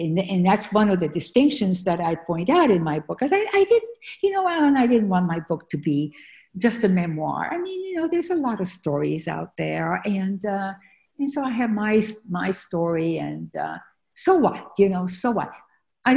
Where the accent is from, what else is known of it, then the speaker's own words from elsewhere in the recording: Argentina; It was a much more difficult journey than I realized, and I was still Argentinian. I still had a strong hold for the country that I felt in my heart was mine